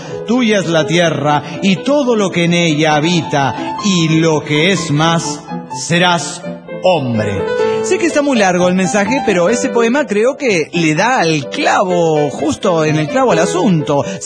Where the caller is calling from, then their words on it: Sucre, Chuquisaca, Bolivia; de Sucre, Bolivia.